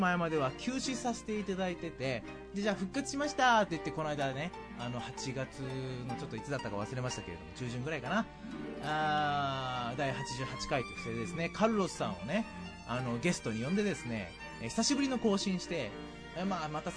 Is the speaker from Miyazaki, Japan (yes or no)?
yes; Miyazaki, Japan; 今、地元に帰ってきておりましてですね、宮崎に